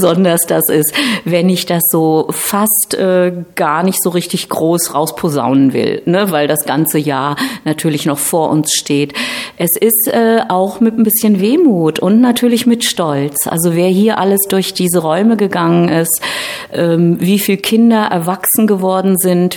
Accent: Braunschweig, Lower Saxony, Germany; also born or lived in New York; Ich möchte dem Kind ein anderes Zuhause geben als New York. Und dann bin ich zurück in meine Heimatstadt. Ja, und das ist aber der Grund, dass ich dann hier in Braunschweig zurück war

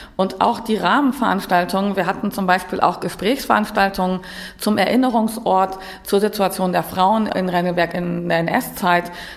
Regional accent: Hanover, Lower Saxony, Germany; born there; Bin gebürtig aus Hannover, komme immer noch gerne zu Besuch nach Hannover und vor allem auch nach Braunschweig.

